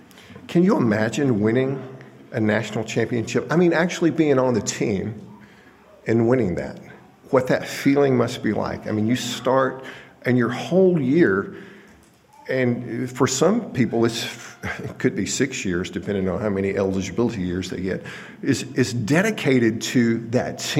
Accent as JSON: {"language": "English", "region": "Texas", "country": "United States", "said": "You know, I am from Texas, so they still got a shot."}